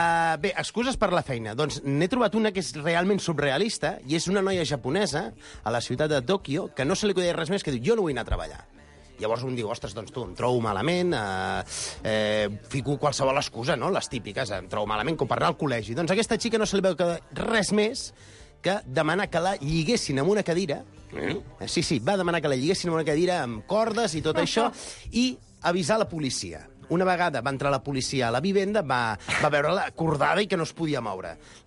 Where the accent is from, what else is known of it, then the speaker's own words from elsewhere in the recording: Barcelona, Catalonia, Spain; natal sóc de Barcelona.